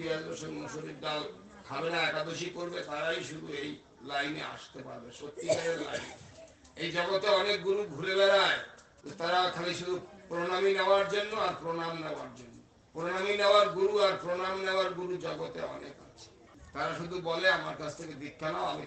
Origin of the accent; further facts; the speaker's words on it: India; born there; এখন ভারতে জন্মেছি